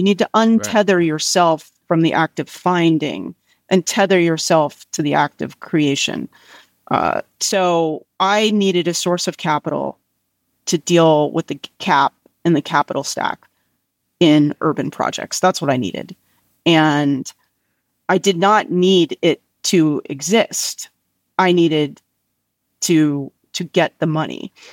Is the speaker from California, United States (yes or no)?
yes; California, United States; The other issue is I grew up in Silicon Valley.